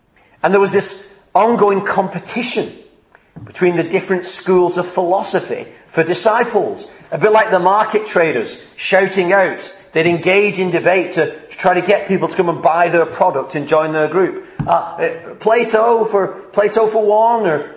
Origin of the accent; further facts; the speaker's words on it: Wigan, North West England, United Kingdom; When I was a little boy growing up in Wigan